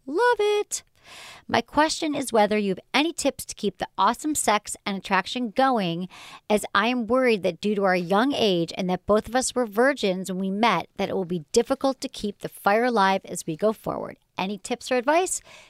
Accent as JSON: {"language": "English", "country": "Australia", "said": "I'm from Australia."}